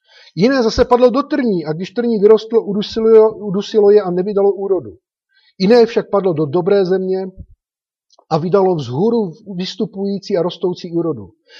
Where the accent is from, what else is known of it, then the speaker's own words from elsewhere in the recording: Droždín, Olomouc Region, Czechia; já jsem třeba z Droždína, jo, a tam jsou takový políčka směrem ke kopečku.